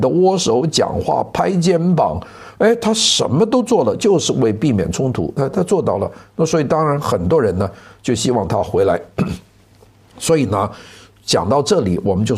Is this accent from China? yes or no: yes; Guangdong, China; 那我们广东人说不好踩了，就是运气不好了